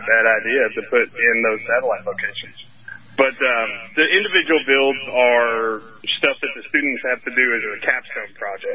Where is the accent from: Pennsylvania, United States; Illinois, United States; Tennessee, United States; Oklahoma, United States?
Tennessee, United States; Hang on, I'm looking up modularity personified, because I'm from Tennessee. That's a big word.